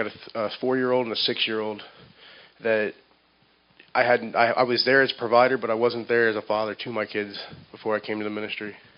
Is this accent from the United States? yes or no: yes; North Port, Florida, United States; I'm from Northport, Florida. I'm 28 years old